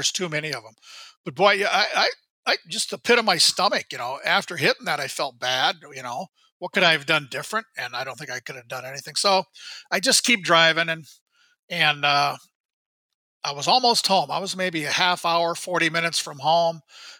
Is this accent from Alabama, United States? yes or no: no; Iowa, United States; And I grew up in Iowa where there's a lot of deer.